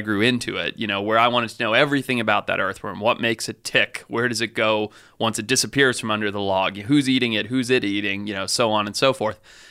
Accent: Zimbabwe; growing up where I grew up in Zimbabwe

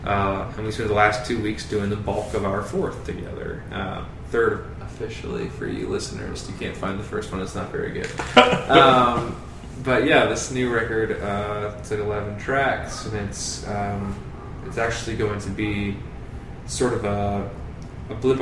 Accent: Florida, United States; I grew up in Florida, but Anderson's the first place I moved

